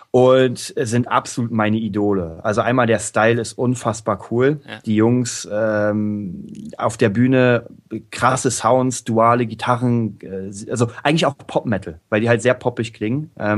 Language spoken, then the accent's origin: German; Berlin, Germany; Berlin, meine die Hauptstadt Deutschlands, meine Heimatstadt.